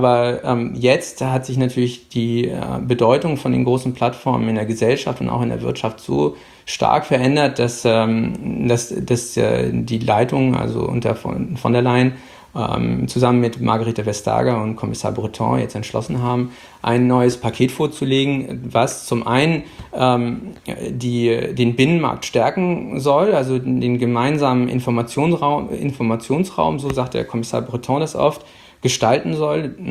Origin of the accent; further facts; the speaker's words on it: Hamburg, Germany; moved away as an adult; now in Brussels, Belgium; Ich komme aus Hamburg, bin da geboren und aufgewachsen, habe nach dem Abi in England Physik studiert